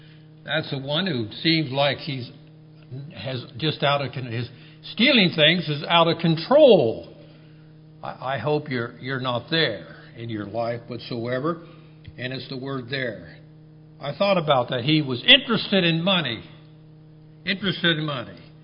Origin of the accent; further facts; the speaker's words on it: Ohio, United States; now unless you're in Ohio, then it's washed. I'm from Ohio.